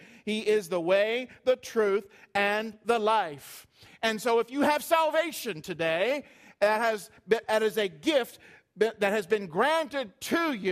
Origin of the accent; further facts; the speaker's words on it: Marietta, United States; I haven't been down to my hometown of Marietta for, I don't believe I've been down since I've been here.